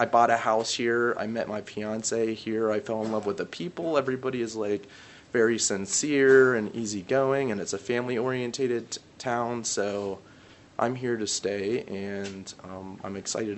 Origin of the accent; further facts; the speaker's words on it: Florida, United States; also born or lived in New York; now in Tulsa, United States; No, actually, so I came here from, I grew up in Florida, and I went to New York to get my master's degree. I fell in love with it, stayed there for 5 years